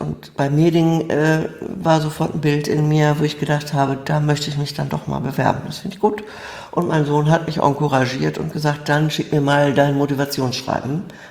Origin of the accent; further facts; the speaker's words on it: Bremen, Germany; Ich bin einfach aufgewachsen in Bremen, zur Schule gegangen, habe Abitur gemacht